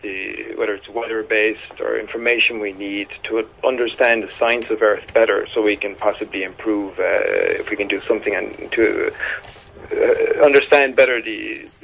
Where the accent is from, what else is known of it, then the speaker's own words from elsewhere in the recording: Ireland; Yeah, I'm Irish.